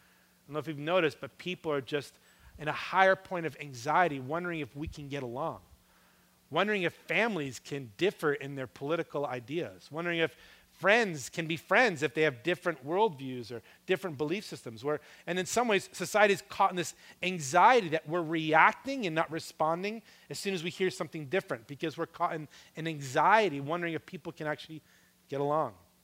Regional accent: New York, United States; I didn't grow up in California. I grew up on the East Coast in the state of New York.

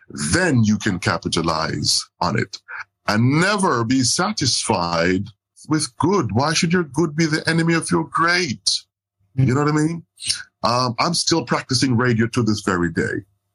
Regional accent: Manchester Parish, Jamaica; I grew up in Manchester, Jamaica, which you know, Manchester, Jamaica is a place where they dig bauxite.

